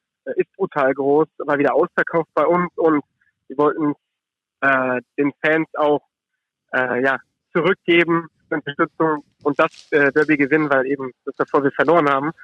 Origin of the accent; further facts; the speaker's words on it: Düsseldorf, North Rhine-Westphalia, Germany; als Düsseldorfer